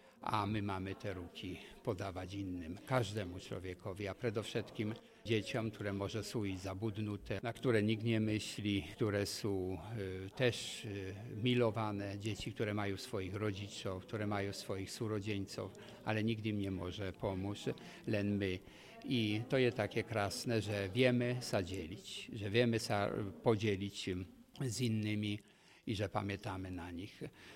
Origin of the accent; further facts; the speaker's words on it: Poland; Slovak is a second language; Ja pochádzam z Polska, tam je veľmi hlboká tradícia, Vianoc, vôbec naboženská tradícia.